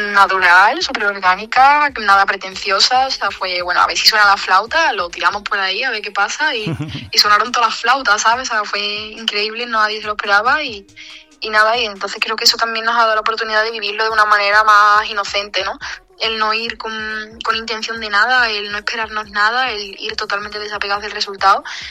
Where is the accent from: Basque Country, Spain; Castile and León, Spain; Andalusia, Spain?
Andalusia, Spain; tenemos la misma edad, somos las dos andaluzas.